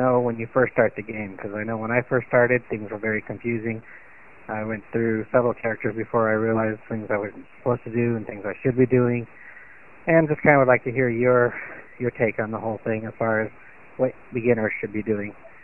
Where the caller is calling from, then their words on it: Colorado, United States; I'm calling from Colorado